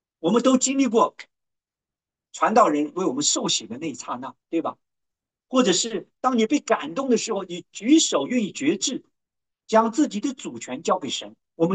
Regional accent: Hunan, China; 我怕我湖南人说的不标准哈

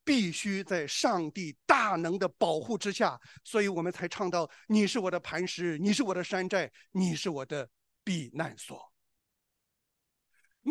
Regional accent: China; 我是中国人

